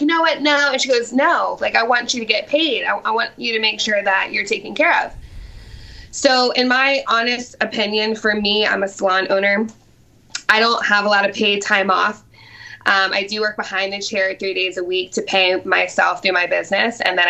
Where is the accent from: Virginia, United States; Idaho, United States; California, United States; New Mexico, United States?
Virginia, United States; Norfolk; So I'm a local. I grew up in Norfolk, Virginia, which is just one of the seven cities, you know, part of Chesapeake.